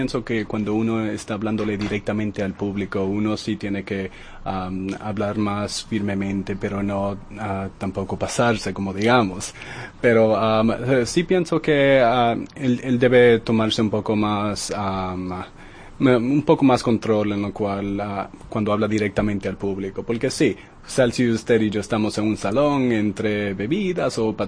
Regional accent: Dominican Republic; por lo que ella había hecho en mi país, la República Dominicana

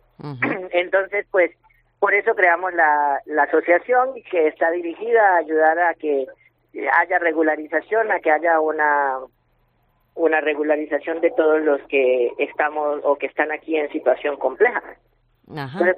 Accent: Arauca, Colombia; born there; yo nací en Arauca, que es frontera con el estado Apure, Venezuela, y pues mi idiosincrasia es colombo-venezolana

